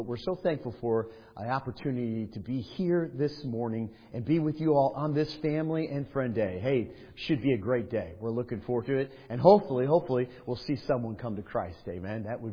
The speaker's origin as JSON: {"language": "English", "town": "Chicago", "region": "Illinois", "country": "United States", "said": "Well, I'm from Chicago, folks. I know you're probably thinking, what good is there in Chicago?"}